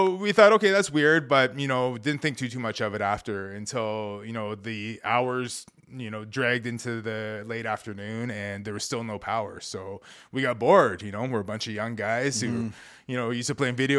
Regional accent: Wasauksing, Ontario, Canada; growing up in Wasauksing was really cool because, you know, I had a pretty firm, I think, bush experience growing up.

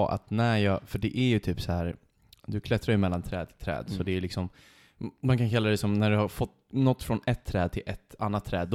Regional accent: Krusboda, Stockholm County, Sweden; hemma i Krusboda, jag hade en spindel varannan dag i mitt sovrum

